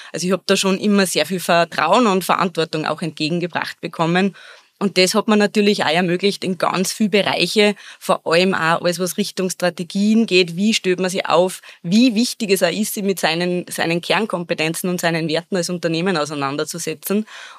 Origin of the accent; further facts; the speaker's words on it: Ebensee, Upper Austria, Austria; Ich bin eben aus Ebensee, Bezirk Gmunden im Salzkammergut